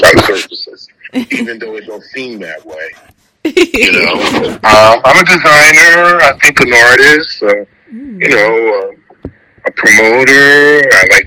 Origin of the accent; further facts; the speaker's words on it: Newark, New Jersey, United States; I lived on Stanley Avenue in Newark. I grew up in Newark, 10th Street. Stanley Avenue, Bergen, around that Clinton Avenue area.